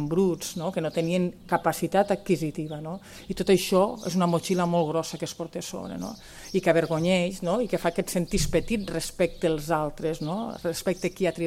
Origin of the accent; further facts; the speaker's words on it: Rialb, Catalonia, Spain; el meu poble, que és un poble molt petit, que ara té 400 habitants, no hi visc, a Rialb, jo visc en un altre poble, no visc en un poble, visc en una casa aïllada